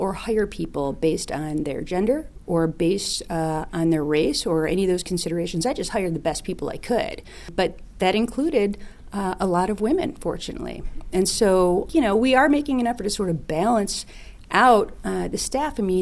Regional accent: Michigan, United States; I come from Wayne County, which has a very diverse population, and that was reflected in the government offices.

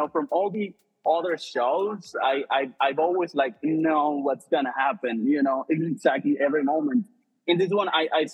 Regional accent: Colombia; now in New York, United States; I'm originally from Colombia. I now live in New York.

